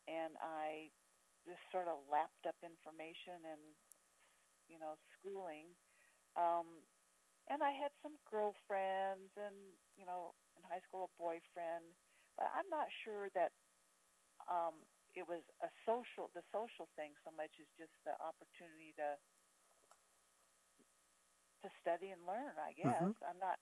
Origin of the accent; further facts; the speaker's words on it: Philomath, Oregon, United States; other than I grew up near Oregon State. Philomath is near Corvallis